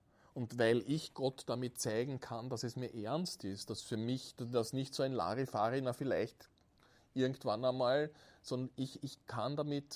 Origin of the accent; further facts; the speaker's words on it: Austria; Und ich weiß, wir haben so ein gestörtes Verhältnis, gerade bei uns in Österreich, zu Kampf und zu Krieg, weil wir zwei Kriege verloren haben